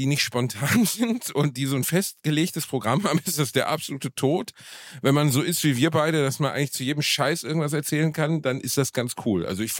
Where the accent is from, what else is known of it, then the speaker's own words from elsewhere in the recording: Germany; Aber zu Hause nehme ich eine Tüte. Ich bin ein Deutscher, ich möchte eine Tüte haben.